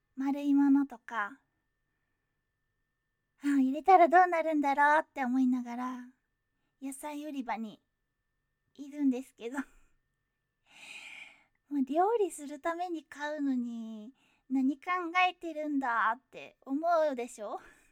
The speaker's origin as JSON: {"language": "Japanese", "region": "Kyushu", "country": "Japan", "said": "出身は九州です。"}